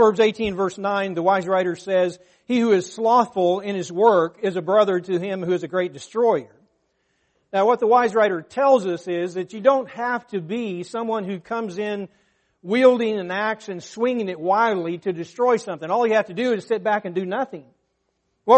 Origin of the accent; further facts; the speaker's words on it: Russellville, Arkansas, United States; When I was growing up in Arkansas, I lived in Russellville, Arkansas